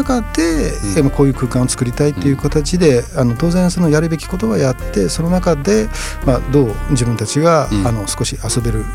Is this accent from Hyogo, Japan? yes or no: yes; Kobe, Hyogo, Japan; まあ、神戸から来まして、